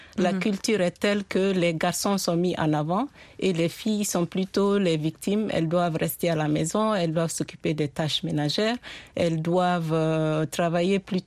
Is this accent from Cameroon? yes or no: no; Mali; Je sais, par exemple, moi je suis du Mali.